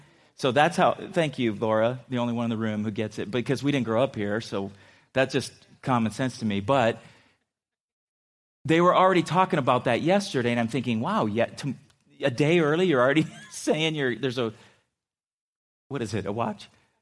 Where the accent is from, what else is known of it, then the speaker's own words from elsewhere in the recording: San Diego, California, United States; growing up in San Diego, I tell people, you know, my senior year in high school, I think I wore shorts to school every day